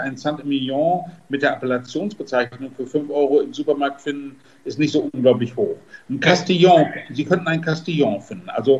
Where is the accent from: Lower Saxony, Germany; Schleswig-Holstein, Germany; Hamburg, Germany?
Lower Saxony, Germany; wenn Sie Ihr Leben lang im Emsland, wo ich herkomme